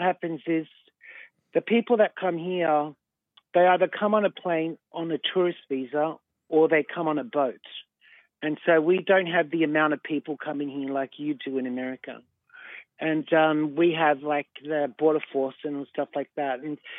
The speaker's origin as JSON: {"language": "English", "country": "Australia", "said": "I'm an Australian"}